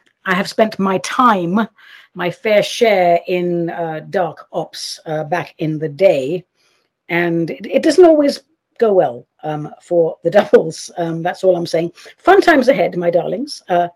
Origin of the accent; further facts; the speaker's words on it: London, United Kingdom; or London, my hometown, and not tucking into a giant portion of fish and chips, or pie and mash with parsley sauce and chili oil